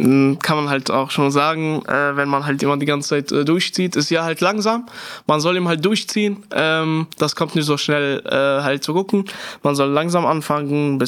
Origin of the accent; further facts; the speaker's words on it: Syria; now in Germany; Ist halt so, ich komme ja halt aus Syrien.